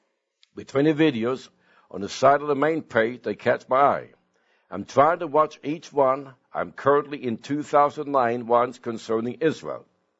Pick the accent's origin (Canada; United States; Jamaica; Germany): Canada; I'm originally from Canada